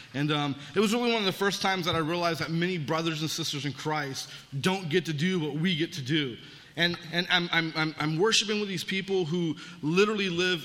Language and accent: English; California, United States; I grew up in California, and church really wasn't part of our DNA.